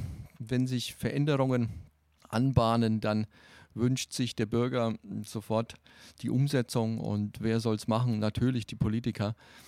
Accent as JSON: {"language": "German", "region": "Bavaria", "country": "Germany", "moved": "yes", "lives_now": "Dietzenbach, Germany", "said": "ich selber bin aus Bayern, aus Franken genauer zu sein, vor 24 Jahren hierher gekommen. Und in diesen 2,5 Jahrzehnten habe ich gelernt, Dietzenbacher zu sein"}